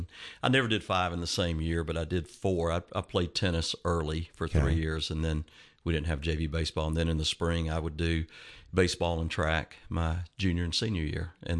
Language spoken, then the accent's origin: English; Crabapple, Georgia, United States; I grew up in Crabapple, and back when it was a town of 400, and that doesn't exist anymore.